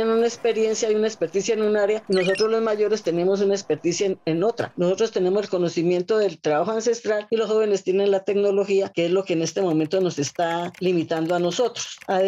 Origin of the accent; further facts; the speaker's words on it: Colombia; el valor que le demos nosotros mismos como colombianos a nuestra artesanía. Nosotros, la mayoría, somos gente adulta